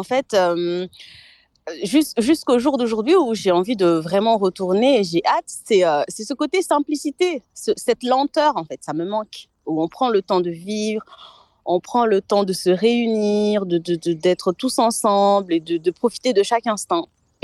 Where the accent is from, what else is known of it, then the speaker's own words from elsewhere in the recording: Madagascar; now in France; je suis née à Madagascar, j'ai grandi au sein d'une famille de fratrie, voilà, avec des oncles, des tantes, voilà. Et puis, une partie de ma vie, j'étais sur Tamatav, au sein de ma famille adoptive.